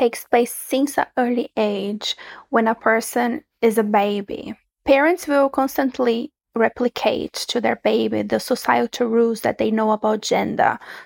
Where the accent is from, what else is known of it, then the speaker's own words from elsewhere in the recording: Brazil; As I mentioned before, I'm from Brazil